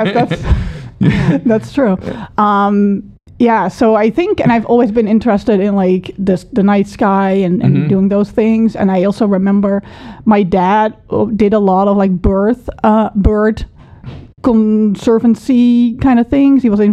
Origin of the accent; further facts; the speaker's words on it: Groningen, Netherlands; Yeah, so I'm from the Netherlands. So I grew up there, all the way in the north. So Groningen, like the biggest city in the north.